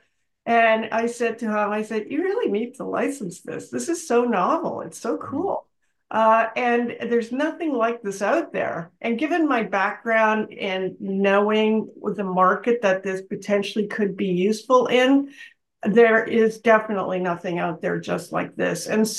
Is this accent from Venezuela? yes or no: no; Canada; now in New Jersey, United States; I live in New Jersey, but I'm originally from Montreal, Toronto area.